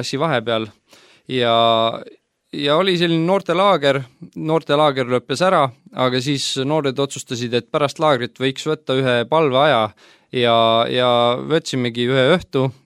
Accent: Saare County, Estonia; Olen pärit kristlikust kodust Saaremaalt ja esimest korda ma usun, ma kuulsingi Jumalast oma vanematelt

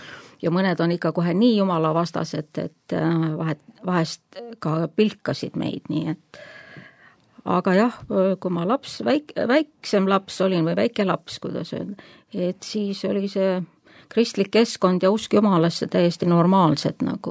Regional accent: Tallinn, Harju County, Estonia; Ja ma olen läbi ja lõhki tallinlane. Olen sündinud Tallinnas, kasvanud, koolis käinud ja elan. Aga kuna mu vanemad on nagu maalt pärit, nii-öelda maa inimesed

